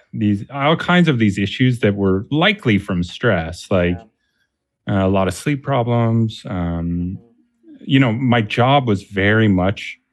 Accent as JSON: {"language": "English", "town": "Oakland", "region": "California", "country": "United States", "tie": "born or raised there", "lives_now": "Portland, United States", "said": "I mean, I've been in Portland for 32 years. I was born in Oakland, lived in the Bay Area for 8 years. So that's kind of my childhood when I think about it."}